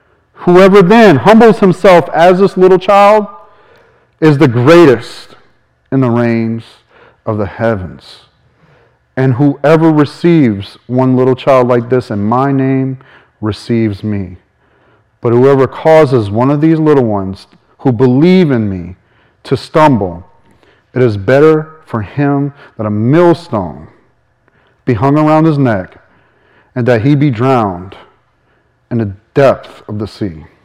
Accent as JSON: {"language": "English", "town": "La Rose", "country": "United States", "tie": "born or raised there", "said": "Because when little Robert was growing up in La Rose, I lived in a single wide trailer."}